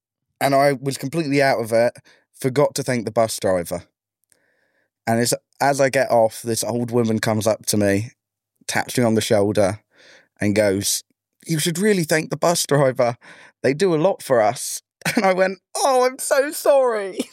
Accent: London, United Kingdom; born there

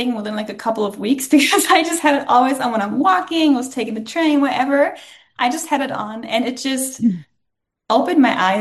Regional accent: Berlin, Germany; moved away as an adult; now in Stockholm, Sweden; I'm based in Stockholm right now, but I'm originally from Berlin. I just recently moved here, actually.

